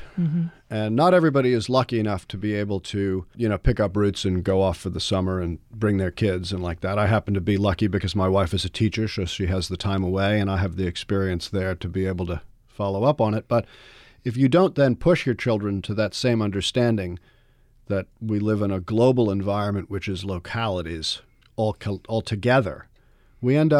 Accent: New York City, New York, United States; You know, I'm from New York City, as you know, mm-hmm. originally.

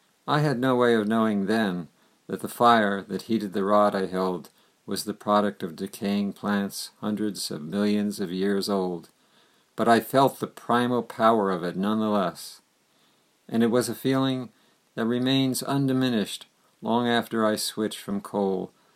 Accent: New Jersey, United States; When I was growing up in New Jersey in the 1940s, I lived with my family in a house that was heated, as were most houses in the Northeast then, with coal.

